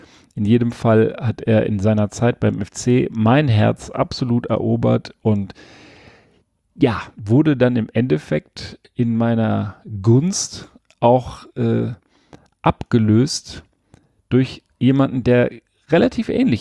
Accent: Berlin, Germany; born there; moved away; denn ich bin ja auch in Berlin geboren, nicht in Zehlendorf, aber in Charlottenburg und bin auch 78, zumindest aus Berlin weg.

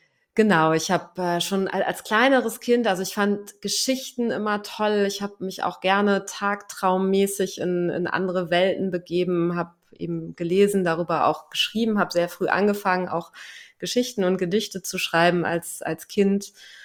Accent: Lower Saxony, Germany; Ja, ich bin in einem kleinen Dörfchen aufgewachsen in Niedersachsen. 300 Einwohner, keine Straßennamen.

